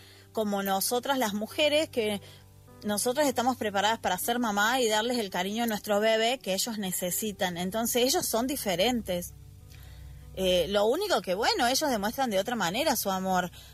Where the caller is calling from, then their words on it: Argentina; desde Argentina. Buen lunes y buena semana para todos.